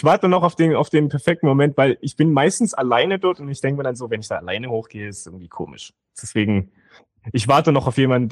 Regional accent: Großenhain, Saxony, Germany; also born or lived in Mittweida; now in Leipzig, Germany; In Großenhain, in der Nähe von Dresden. Ein kleines Kaff. Wenn man Riesa, Meißen, Großenhain kennt, ist das Teufelsdreieck.

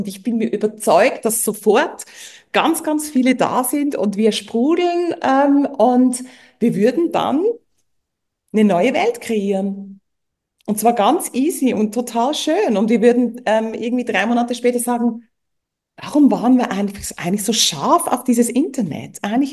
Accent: Switzerland; ich bin Schweizerin

